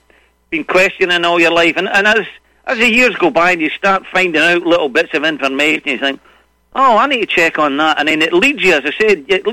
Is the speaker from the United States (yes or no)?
no; Falkirk, Scotland, United Kingdom; I'm from Falkirk.